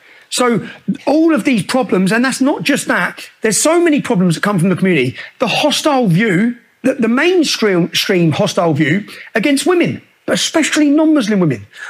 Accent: Luton, East of England, United Kingdom; I just speak about my experience from growing up in Luton

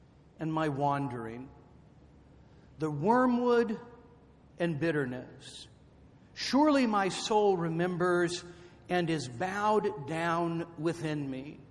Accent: West Coast, United States; because I come from the West Coast, so I'm a San Francisco Giants fan.

